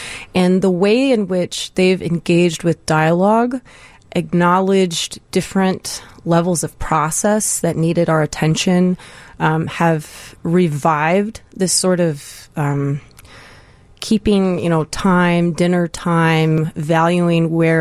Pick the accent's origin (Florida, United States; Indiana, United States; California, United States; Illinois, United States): Indiana, United States; I'm from Indiana, so I grew up playing basketball, you know.